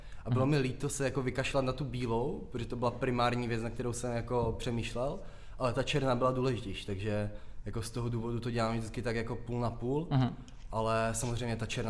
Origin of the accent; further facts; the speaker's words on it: Ostrava, Moravian-Silesian Region, Czechia; Jsem z Ostravy, takže mi to přišlo docela takové vystihující